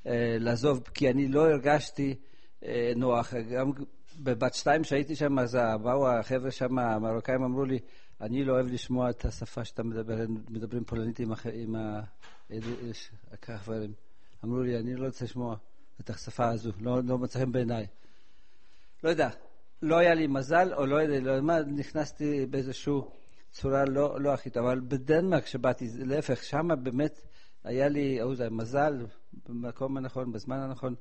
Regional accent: Poland; now in Israel; אני בא מהארץ, ששם הלכתי מכות עם הפולנים, פה אני בוא לישראל

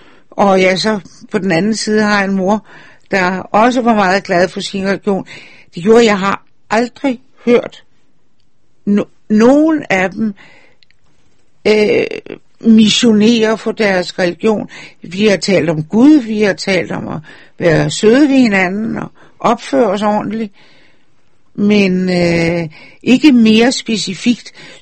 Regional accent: Charlottenlund, Capital Region of Denmark, Denmark; Jeg er vokset op i Charlottenlund

